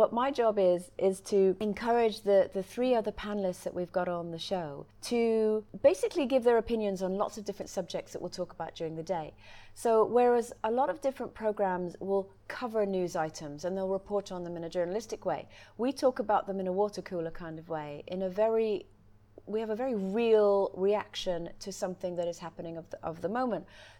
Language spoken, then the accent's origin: English; Trinidad & Tobago; also born or lived in Glasgow; I grew up in Trinidad and Tobago on a sugar plantation, which is not something that a girl from Glasgow normally does.